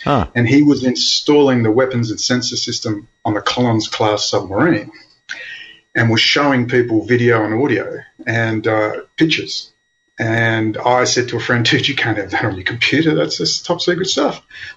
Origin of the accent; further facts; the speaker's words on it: Western Australia, Australia; in Western Australia, my home state.